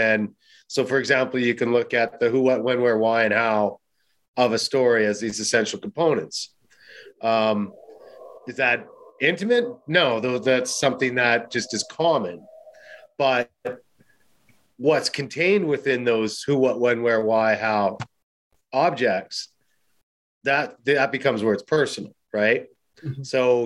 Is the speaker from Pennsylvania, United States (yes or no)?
no; California, United States; And I spent a lot of time growing up in California.